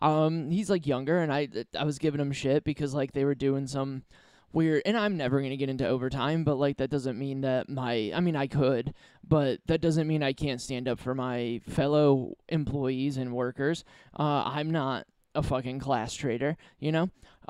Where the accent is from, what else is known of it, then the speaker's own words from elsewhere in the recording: Perrysburg, Ohio, United States; Like, there's, like, just from my hometown, Perrysburg, Ohio, there's, like, a large amount of people who are, like, wildly successful.